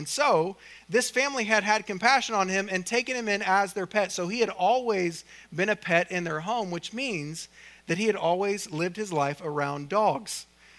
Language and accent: English; Oklahoma, United States; I'd gone to the state fair a couple times when I grew up in Oklahoma, but other than that, I'd never been around a sheep.